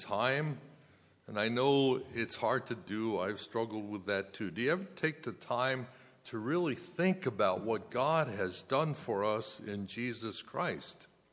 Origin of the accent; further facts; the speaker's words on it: Pottstown, Pennsylvania, United States; When I grew up in Pottstown, Pennsylvania, the whole church was my relatives.